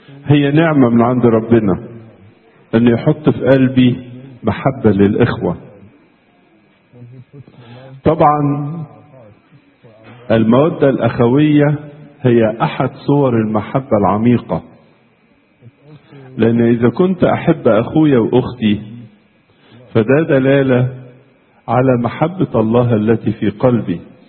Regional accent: Egypt; عندنا في مصر نقول كده البعد جفا، مش كده؟

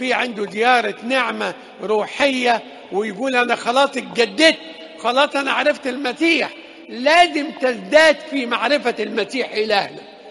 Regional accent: Egypt; التي باركت كل بلادنا مصر من هذه البقعة المقدسة

